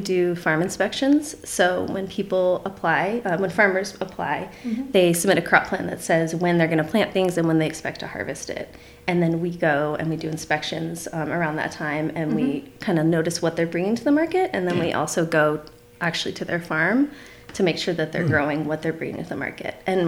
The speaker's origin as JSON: {"language": "English", "town": "Prescott", "region": "Arizona", "country": "United States", "tie": "born or raised there", "also_born_or_lived": "Oregon / Tucson", "said": "So I was born and raised here in Prescott."}